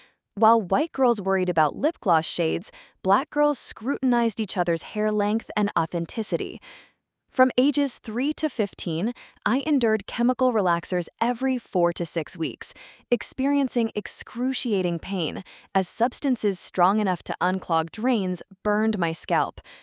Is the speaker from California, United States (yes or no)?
no; New Jersey, United States; Growing up in Atlantic County, New Jersey, television had taught me that cheerleaders, invariably white, thin, and desirable, embodied both power and purity.